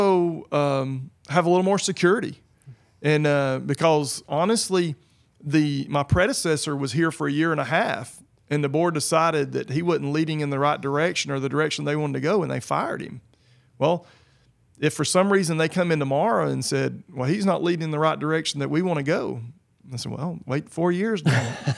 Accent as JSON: {"language": "English", "region": "Texas", "country": "United States", "said": "Because I am from Coleman County and I'm going to continue to live in Coleman County"}